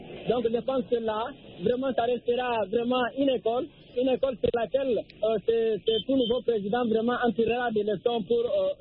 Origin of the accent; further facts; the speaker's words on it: Guinea; donc je suis originaire de la Guinée, là où vraiment la condition vraiment bat du record.